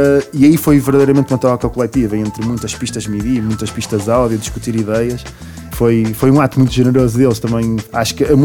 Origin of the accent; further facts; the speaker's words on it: Portugal; nós também, portugueses, somos um país de imigrantes. Nós imigramos para imensas terras.